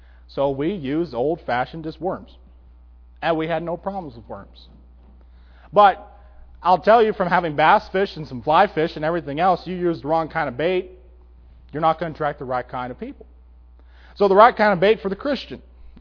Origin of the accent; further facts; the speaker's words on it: Oregon, United States; Now, growing up in Oregon, where water is plenty, my fishing pole down here has been sorely underused.